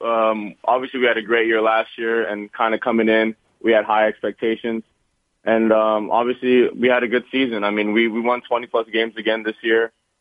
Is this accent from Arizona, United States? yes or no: no; Inglewood, California, United States; also born or lived in Cerritos; So growing up in California, in L.A., I mean, I grew up in Inglewood, and then I moved to Cerritos.